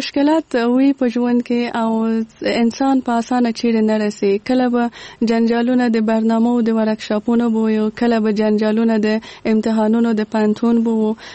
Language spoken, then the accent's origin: Pashto; Kabul, Afghanistan; زه په کابل کې زیږیدلې یم او دلته مې ژوند کړی.